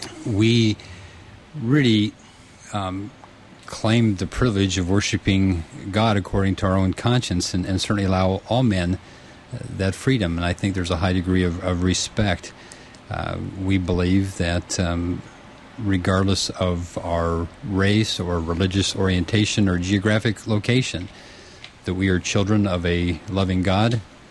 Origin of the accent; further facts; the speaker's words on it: Colorado, United States; born there; moved away; also born or lived in California / Texas; I was born in Colorado.